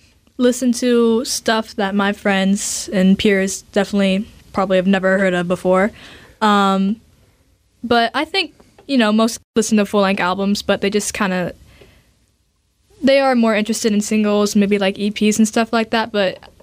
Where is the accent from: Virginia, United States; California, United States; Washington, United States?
Washington, United States; Seattle; Yeah, born and raised here. I mean, Seattle is just full of so many different musicians